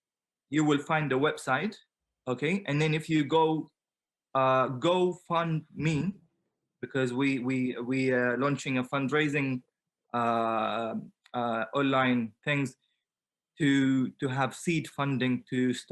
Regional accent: Jenin, Jenin Governorate, Palestine; English is a second language; moved away as an adult; now in London, United Kingdom; I grew up in the north of Palestine in a city called Jenin.

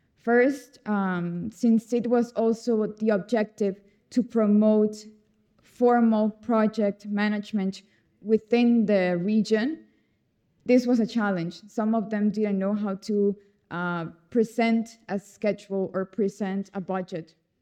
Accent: El Salvador; also born or lived in Mexico; I'm from El Salvador and Mexico.

